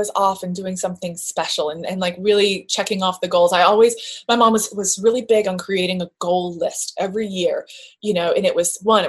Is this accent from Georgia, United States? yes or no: yes; Macon, Georgia, United States; now in Vermont, United States; represent Macon. And it was just a really nice time to kind of, you know, do something special in my hometown.